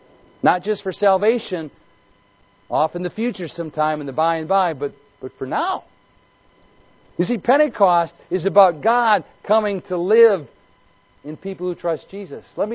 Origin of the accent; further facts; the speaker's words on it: Midwest, United States; But then again, we are Midwestern American Gentiles. We've been taught this stuff all of our lives.